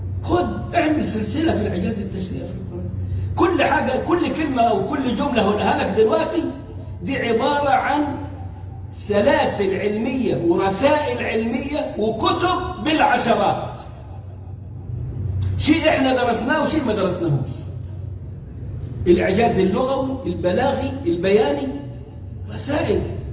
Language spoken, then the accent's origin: Arabic; Egypt; واحنا عندنا في مصر بيقول لك ما تخلينا زي تونس احنا كمان